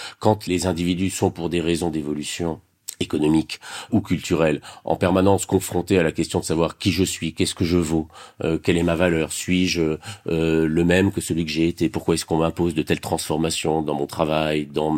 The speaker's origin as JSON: {"language": "French", "country": "France", "said": "Ben, nous sommes des Français dits de souche, pas des Français de papier, c'est-à-dire des héritiers de toute une histoire."}